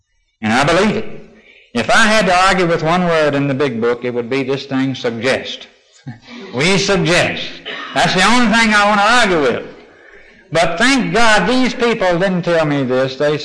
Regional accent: North Carolina, United States; I went back to North Carolina, my home state.

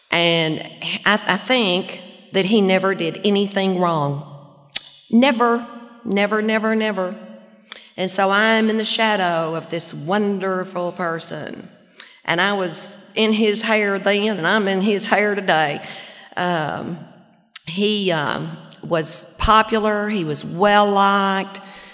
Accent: Little Rock, Arkansas, United States; I was born and raised in Little Rock, and I came from an average middle-class family.

